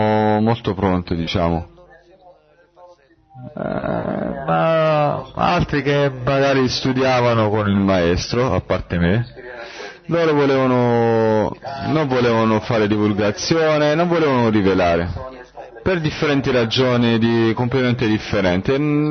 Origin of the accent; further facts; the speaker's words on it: Ecuador; sono dell'Ecuador. La mia domanda è riguarda la divulgazione. I miei amici dell'Ecuador mi chiedono come è la divulgazione, perché la situazione in Ecuador non è come in Europa, non c'è internet